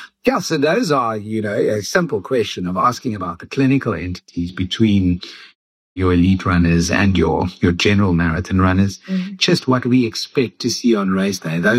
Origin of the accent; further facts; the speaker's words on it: Cape Town, Western Cape, South Africa; not because I'm from Cape Town, from South Africa